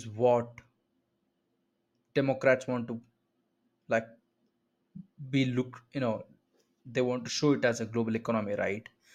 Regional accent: India; And me as an Indian, I can say, no, you try to screw India.

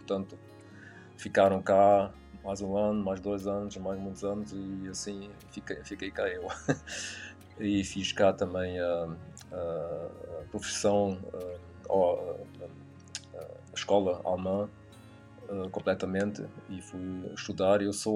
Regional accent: Portugal; como sou português

